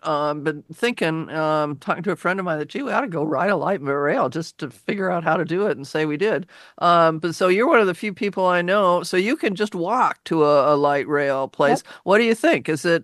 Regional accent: Laurelhurst, United States; And, you know, in growing up in Laurelhurst, I mean, we walked to school for grade school.

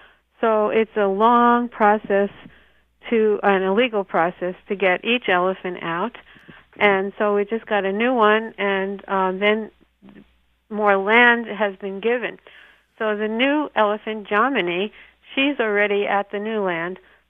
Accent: Brooklyn, New York, United States; And when I grew up in Brooklyn, we actually had some street dogs that I tried to help.

